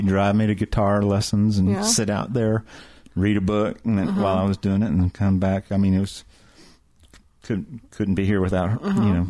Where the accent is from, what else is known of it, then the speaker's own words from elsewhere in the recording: New Orleans, Louisiana, United States; born there; And I was born in New Orleans, Louisiana. Mm-hmm. So as a small child, I remember going and hearing the jazz down in the French Quarter.